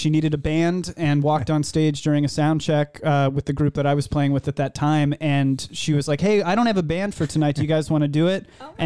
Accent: Arlington, Texas, United States; now in Los Angeles, United States; No, I grew up in Arlington, Texas.

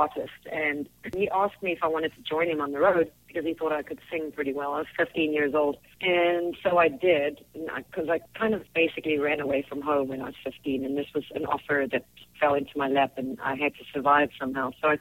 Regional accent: South Africa; I think growing up in South Africa really molded me into the woman I am today.

